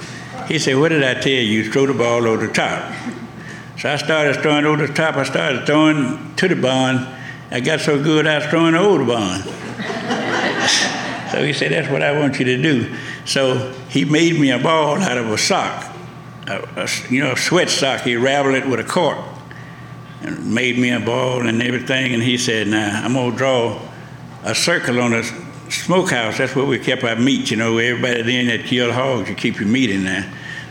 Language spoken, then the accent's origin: English; Lexa, Arkansas, United States; also born or lived in Marion; from Marion, Arkansas. I was born and raised in Phillips County, a little small town called Lexi.